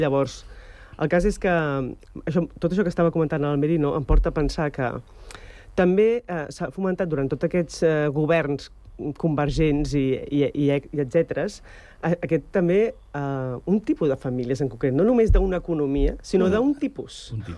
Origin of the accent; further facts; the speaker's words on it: L'Hospitalet de Llobregat, Catalonia, Spain; born there; Sí, tot i que el DNI posa nacida en Hospitalet del Llobregat. Perquè vaig néixer a la Creu Roja d'Hospitalet del Llobregat i no van canviar el lloc.